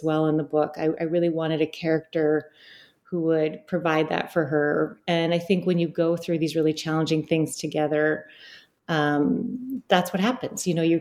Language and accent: English; Detroit, Michigan, United States; I grew up in Southeast Detroit.